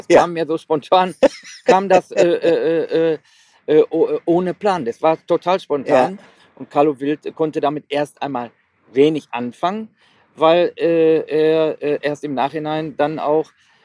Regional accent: Essen, North Rhine-Westphalia, Germany; ich bin wir sind waschechte Essener.

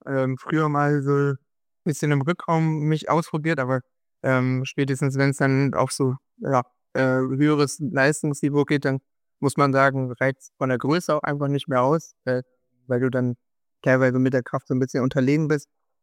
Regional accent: Hannover, Lower Saxony, Germany; Ich komme ja auch aus Hannover, habe da mein Leben lang verbracht

